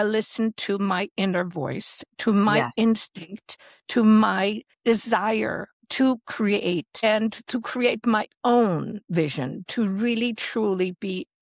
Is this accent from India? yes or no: no; Switzerland; growing up in Switzerland